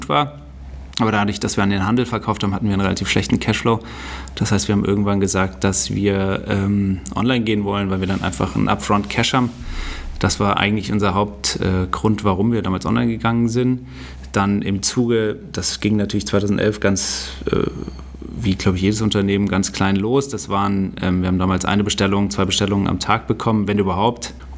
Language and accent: German; Saarland, Germany; Also ich bin eigentlich Saarländer